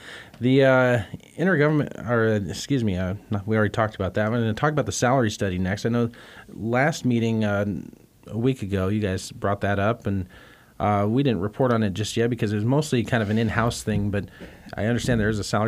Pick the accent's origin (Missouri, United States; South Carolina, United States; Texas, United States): Missouri, United States; Kansas City; I think having signs is a great idea because I grew up in the Kansas City area. Kansas City obviously spreads out into different counties. I lived in Cass County, Missouri, and a brief little bit of Kansas City touches into there, but not much.